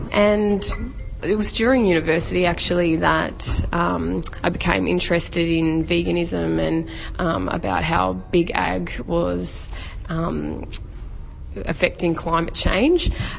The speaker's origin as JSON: {"language": "English", "region": "Tasmania", "country": "Australia", "tie": "born or raised there", "said": "growing up in Tasmania too, there's a big green movement down there."}